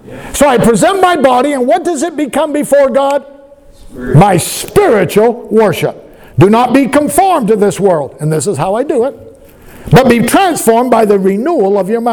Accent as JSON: {"language": "English", "country": "Colombia", "tie": "born or raised there", "said": "I grew up in Colombia"}